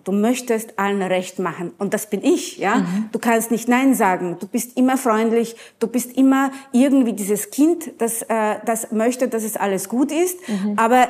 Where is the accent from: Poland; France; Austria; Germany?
Poland; moved away; ich bin in Polen aufgewachsen, also in den 70er Jahren, tiefster Kommunismus